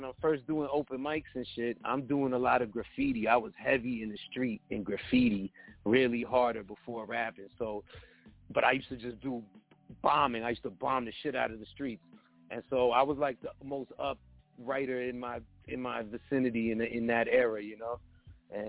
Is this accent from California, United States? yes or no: no; Manhattan, New York, United States; where I grew up in Manhattan, it's the neighborhood wasn't even a neighborhood no more